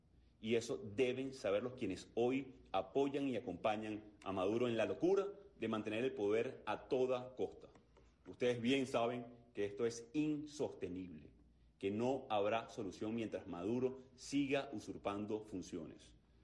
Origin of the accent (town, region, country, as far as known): Venezuela